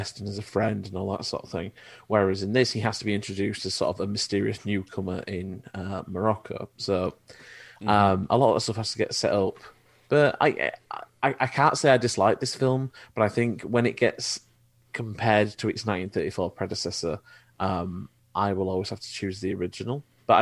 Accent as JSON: {"language": "English", "country": "United Kingdom", "said": "as a Brit"}